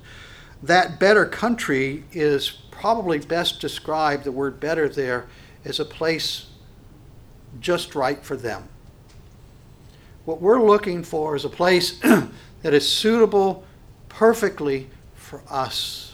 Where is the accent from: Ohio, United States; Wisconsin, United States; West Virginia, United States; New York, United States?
West Virginia, United States; Monongah; I'm from West Virginia, so it would be back to Monongah, West Virginia.